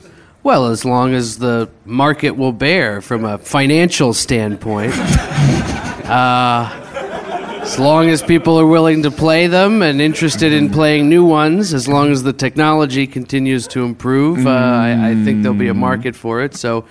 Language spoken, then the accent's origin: English; United States; born there; My family is from Pakistan, not India